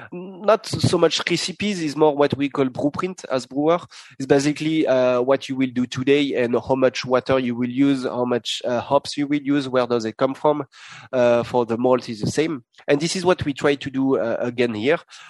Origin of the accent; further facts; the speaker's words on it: France; I'm French, yes. I'm French. I'm coming from France.